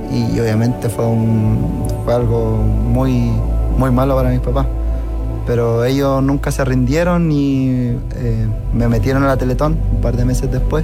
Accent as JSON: {"language": "Spanish", "town": "Puente Alto", "region": "Santiago Metropolitan", "country": "Chile", "tie": "born or raised there", "said": "Sí, siempre he vivido en Puente Alto."}